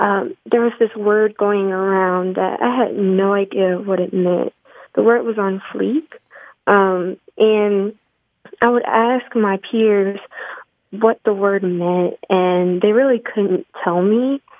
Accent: Dallas, Texas, United States; I'm from Dallas, Texas.

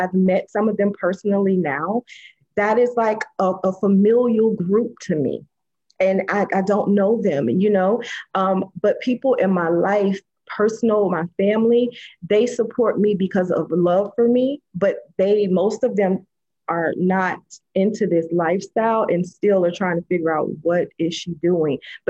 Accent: Florida, United States; now in Atlanta, United States; I'm from Florida, but I'm in Atlanta.

